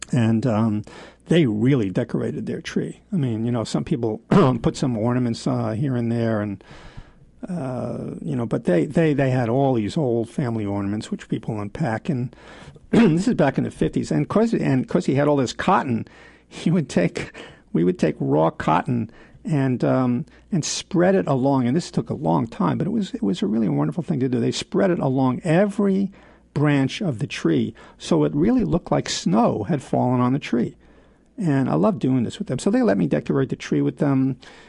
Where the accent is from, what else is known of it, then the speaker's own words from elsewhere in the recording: Queens, New York, United States; And when I was growing up in Laurelton, Queens, this is the neighborhood. The neighborhood I lived in was a very mixed neighborhood.